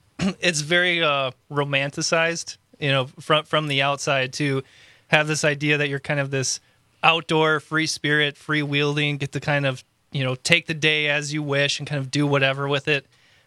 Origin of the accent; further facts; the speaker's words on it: Wisconsin, United States; I mean, born and raised in Waukesha County. You have to go with the Panzerotta.